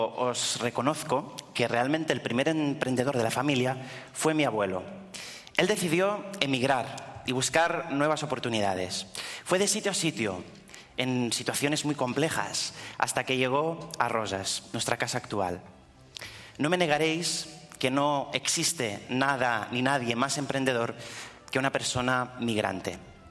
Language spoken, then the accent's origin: Spanish; Chefchaouen, Tanger-Tetouan-Al Hoceima, Morocco; el rey pronunciaba el nombre de mi ciudad natal, Chefchaouen.